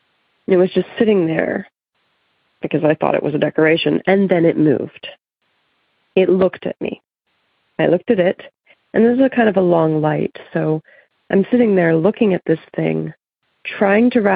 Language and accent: English; Virginia, United States; I'm from Virginia. I've been listening for a while now.